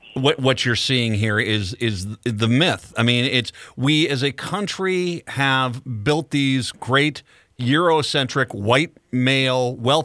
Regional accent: Rhode Island, United States; And I grew up in Rhode Island, which was a lot of Italians.

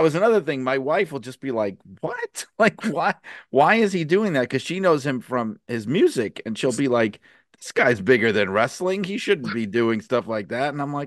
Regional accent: Brooklyn, New York, United States; I grew up in Brooklyn in the 70s and 80s. So, you know, I remember from the very beginning of a lot of that stuff.

